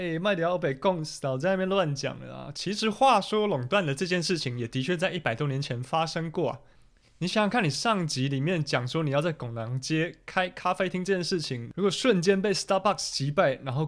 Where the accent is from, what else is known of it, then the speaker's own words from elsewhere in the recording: Taiwan; 我们台湾人比较熟悉的台南星光也14万平米啊